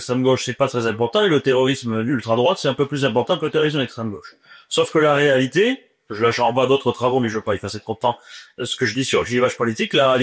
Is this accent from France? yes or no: yes; Toulouse, Occitanie, France; Chez moi, à Toulouse, il y a eu des antifa qui ont été arrêtés pour narcotrafic.